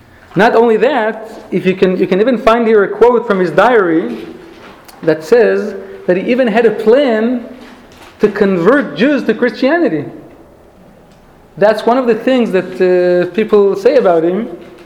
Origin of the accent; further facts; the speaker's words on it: Chicago, Illinois, United States; born there; I mean, I always knew I was born in Chicago, so I think I should feel at home